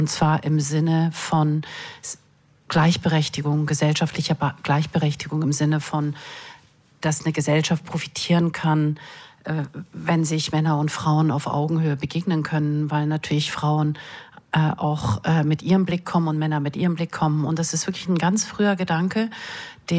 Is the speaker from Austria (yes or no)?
no; Switzerland; Ich bin ja in der Schweiz groß geworden